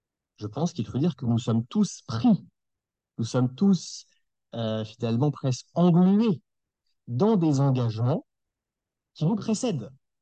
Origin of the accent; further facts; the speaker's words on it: Lyon, Auvergne-Rhône-Alpes, France; now in Paris, France; Je suis de Lyon à l'origine, donc maintenant je vis à Paris et dans l'Aisne.